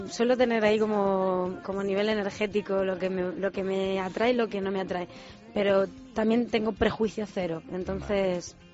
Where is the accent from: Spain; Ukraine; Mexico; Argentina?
Spain; Letur, Castilla-La Mancha; El pueblo de mi padre, es que luego, claro, siempre nombro Letur, que es donde más me he criado